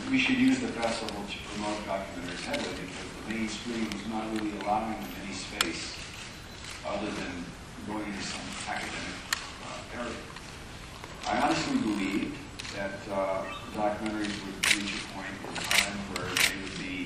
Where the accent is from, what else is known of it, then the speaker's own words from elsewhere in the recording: Los Angeles, California, United States; I guess going all the way back to when I was a little kid growing up in Los Angeles. And grew up in a lower working class neighborhood.